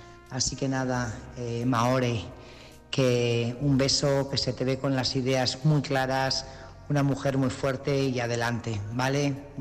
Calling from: Burgos, Castile and León, Spain; de Burgos.

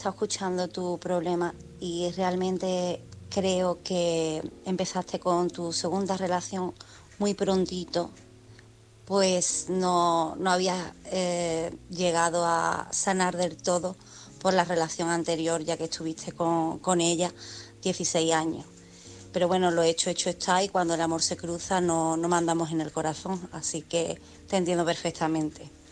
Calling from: Cádiz, Andalusia, Spain; corresponsal de Cádiz

